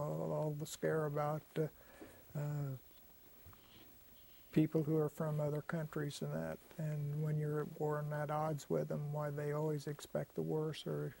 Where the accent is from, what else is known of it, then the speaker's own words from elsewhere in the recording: Danville, Illinois, United States; born there; I was born in Danville, Illinois on June 7th in 1925. My parents were of Prussian, German-Prussian extract.